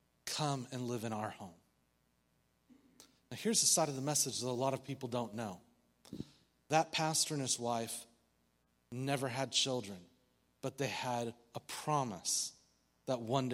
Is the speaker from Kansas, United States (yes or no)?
no; Yakima, Washington, United States; born there; I was born in Yakima, Washington.